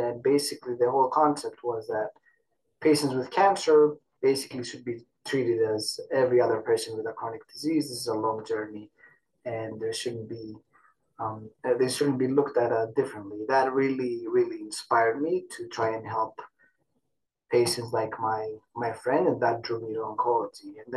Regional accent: Greece; I'm originally from Greece. I did my medical school in Athens, Greece.

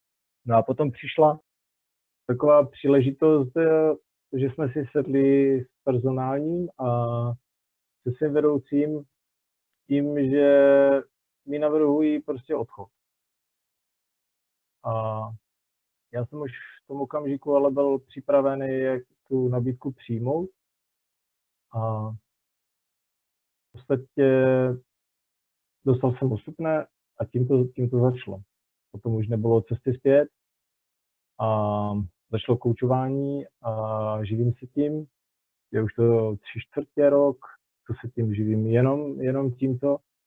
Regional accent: Třinec, Moravian-Silesian Region, Czechia; tak já jsem ze Severní Moravy, z Třince, asi to určitě je poznat i na nářečí.

